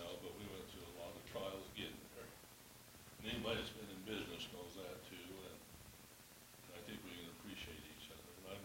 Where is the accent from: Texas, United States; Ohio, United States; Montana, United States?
Montana, United States; now in Spanish Fork, United States; Montana. Well, we've lived in Spanish Fork since, lived in town in 97 to 2005, and then we moved out into the county where we're at now.